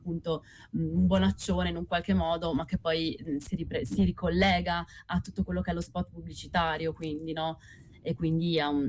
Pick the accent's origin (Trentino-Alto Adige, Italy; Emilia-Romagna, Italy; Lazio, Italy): Trentino-Alto Adige, Italy; Bolzano; noi veniamo da Bolzano, quindi ci piaceva un attimo riprendere questa cosa